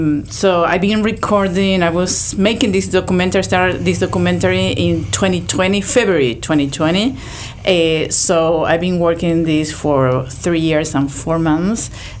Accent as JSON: {"language": "English", "country": "Argentina", "second_language": "English", "lives_now": "Tampa, United States", "said": "I'm originally from Argentina, but I live here in Tampa Bay."}